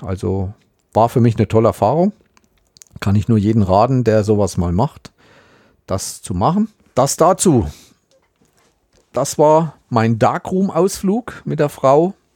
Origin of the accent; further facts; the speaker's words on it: Thuringia, Germany; man muss sich eigentlich schämen als Thüringer